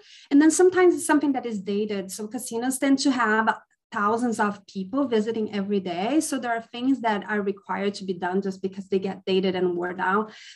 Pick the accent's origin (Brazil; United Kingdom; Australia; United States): Brazil; South Region; Spanish is a language that I learned over the years just because I'm from Brazil and south of Brazil, surrounded by countries that speak Spanish.